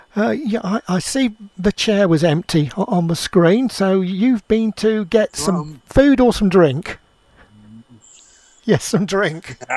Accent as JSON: {"language": "English", "town": "Peterborough", "region": "East of England", "country": "United Kingdom", "tie": "born or raised there", "said": "in little shops like Campkins in Long Causeway in my hometown of Peterborough."}